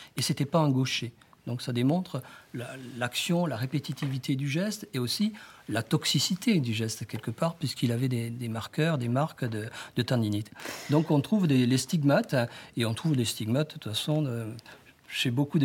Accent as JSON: {"language": "French", "region": "South-West France", "country": "France", "said": "Moi, je viens du Sud-Ouest, on est des gens simples."}